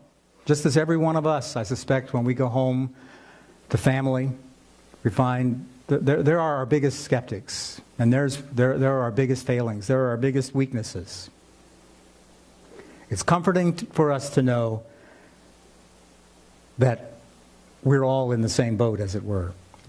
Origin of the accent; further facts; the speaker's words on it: Hamilton, Ohio, United States; In my case, can anything come out of, any good come out of my hometown of Hamilton, Ohio?